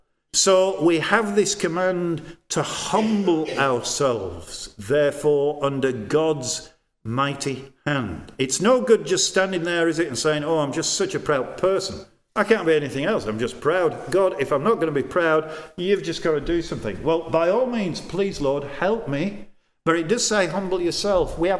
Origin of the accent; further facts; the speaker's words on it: Yorkshire and the Humber, United Kingdom; I'm a Yorkshire lad, actually.